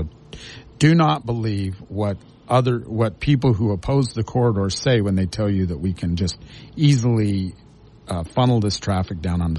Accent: Hurricane, Utah, United States; I'm from Laverkan. That's my hometown. Well, I like to joke around. I like to say, you know, I was born in St. George, so that's the city of my birth.

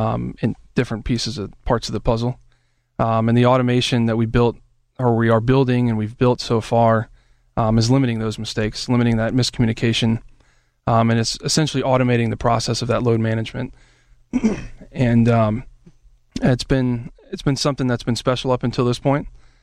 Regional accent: Alabama, United States; also born or lived in Washington, D.C. / Florida; now in Pittsburgh, United States; D.C., and then I grew up in Alabama for a number of years.

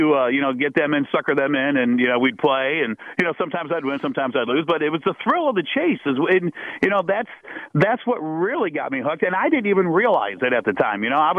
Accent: Toledo, Ohio, United States; And I remember, I grew up in Toledo, Ohio, and a buddy of mine introduced me to the casinos in Detroit because they didn't have casinos in Toledo at the time.

